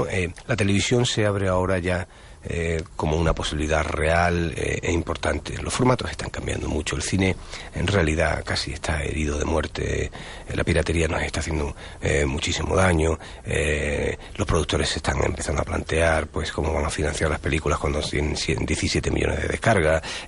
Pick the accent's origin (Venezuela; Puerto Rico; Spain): Spain; Málaga, Andalusia; Sobre todo en Málaga. ¿Qué van a pensar en mi tierra, ¿no?